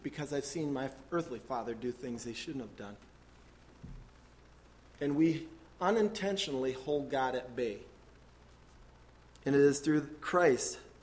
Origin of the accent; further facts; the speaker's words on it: Pine Island, United States; We grew up in Pine Island, so how many of you know … ? Okay, so some of you do, some of you don't. I come from a family of 10 siblings.